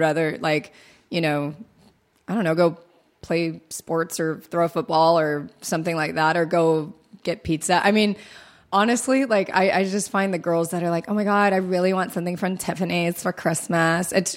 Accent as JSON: {"language": "English", "country": "Ireland", "said": "I'm Irish, okay?"}